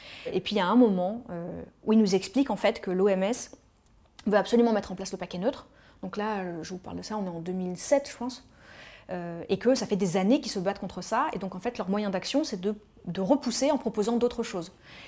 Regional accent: Paris, Île-de-France, France; Je suis parisienne, j'ai toujours grandi à Paris

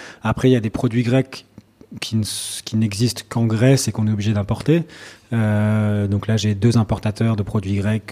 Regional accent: south of France, France; parce que moi, je viens du sud de la France.

